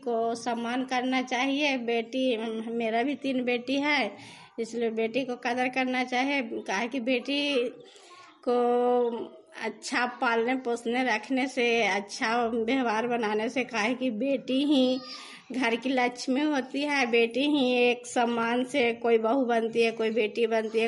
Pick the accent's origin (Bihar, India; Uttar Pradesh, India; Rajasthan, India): Bihar, India; Noorsarai; मैं नूरसराय के रहने वाली हूँ।